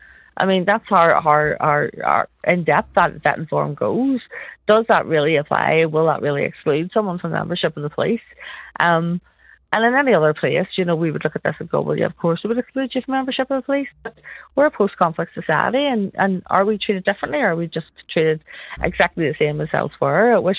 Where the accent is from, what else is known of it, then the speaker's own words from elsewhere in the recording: Belfast, Northern Ireland, United Kingdom; I come from a very nationalist community. I come from West Belfast